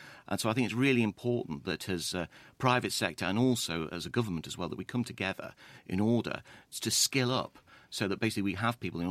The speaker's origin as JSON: {"language": "English", "country": "United Kingdom", "said": "Well, no, obviously we're British, we're restrained in that respect."}